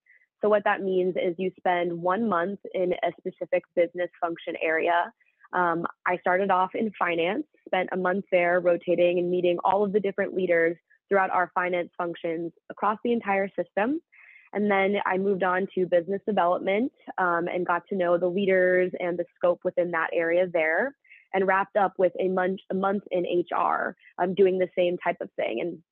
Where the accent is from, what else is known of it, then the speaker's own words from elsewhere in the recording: London, United Kingdom; moved away as an adult; also born or lived in Louisiana, United States; I'm actually an individual that grew up in England, in London. You wouldn't quite know that from my accent, but grew up in London before moving to Louisiana to attend Tulane University